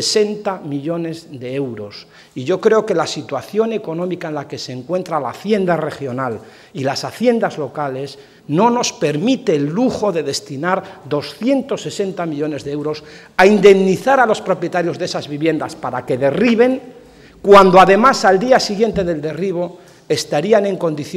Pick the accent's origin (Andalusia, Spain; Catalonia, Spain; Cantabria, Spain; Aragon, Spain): Cantabria, Spain; Afectados por sentencias de derribo somos todos los cántabros